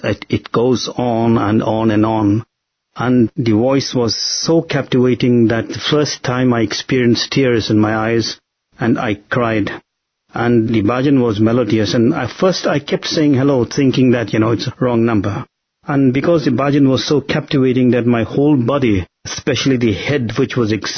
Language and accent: English; India; Because though I was born as an Indian, I had no opportunity to study about India and its glory.